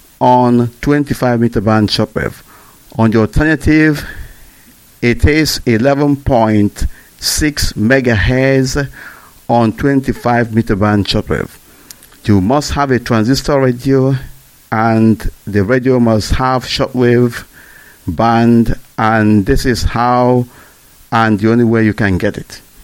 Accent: Abatete, Anambra, Nigeria; I am the deputy leader of Indigenous People of Biafra, and I am from Abatete. Abatete is in Idemili North, Biafra land.

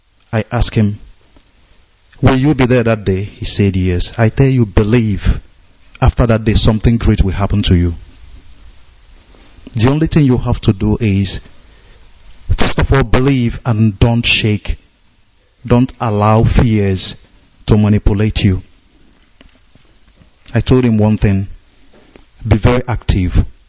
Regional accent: Onitsha, Anambra, Nigeria; I hail from Onichado, Umude village in Onichado, Biafra land.

